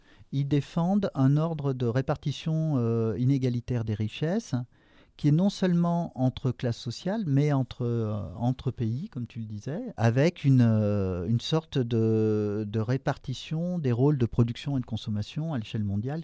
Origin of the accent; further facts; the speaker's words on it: France; Moi, je peux voyager partout dans le monde en tant que Français.